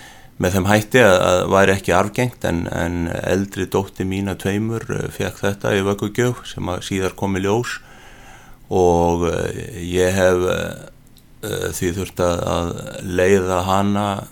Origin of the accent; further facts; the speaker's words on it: Hafnarfjordur, Capital Region, Iceland; Já, ég fæddur í Hafnarfirði árið 1960 og er nýja orðin 57 ára gamall. Gekk þar í skóla og menntaskóla